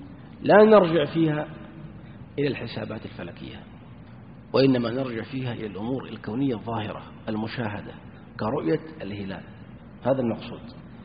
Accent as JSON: {"language": "Arabic", "town": "Yanbu", "region": "Medina Province", "country": "Saudi Arabia", "tie": "born or raised there", "said": "طبعا بلدنا ينبع هذه كانت مشهورة بهؤلاء"}